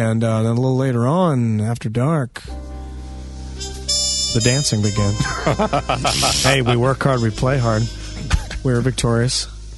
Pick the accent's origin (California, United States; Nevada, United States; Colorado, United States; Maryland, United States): Maryland, United States; Parkville; I'm from Parkville.